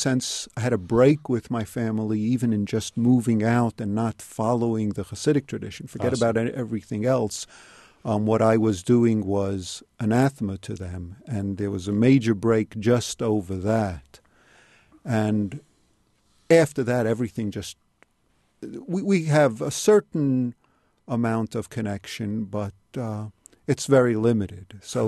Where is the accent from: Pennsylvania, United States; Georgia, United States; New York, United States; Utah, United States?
New York, United States; New York City; I was born and grew up in New York City.